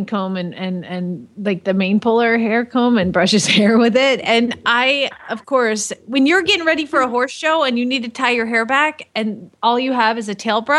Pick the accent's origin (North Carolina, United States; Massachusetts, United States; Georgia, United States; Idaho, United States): Georgia, United States; I am from Georgia.